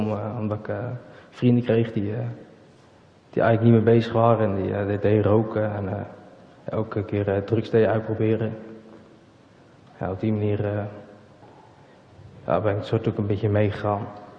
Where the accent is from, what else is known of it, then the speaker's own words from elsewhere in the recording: Kedichem, Utrecht, Netherlands; ik ben 20 jaar en ik kom uit Kedigem.